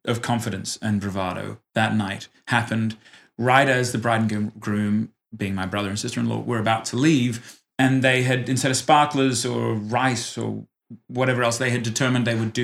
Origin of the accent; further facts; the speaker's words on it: Australia; my interjection point as an Australian homeschooler was to say